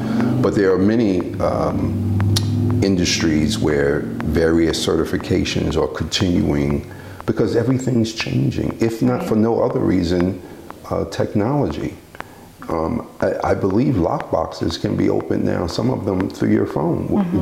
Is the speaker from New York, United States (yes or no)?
yes; Bronx, New York, United States; I'm from the Bronx. We didn't have much woods.